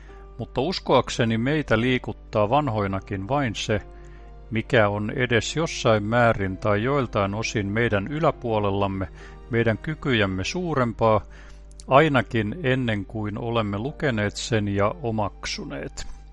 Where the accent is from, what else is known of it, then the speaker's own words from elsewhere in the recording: Ulvila, Satakunta, Finland; Olen Ulvilasta opettaja, kulttuuritoimittaja, kirjalliskriitikko ja tuore tietokirjailija.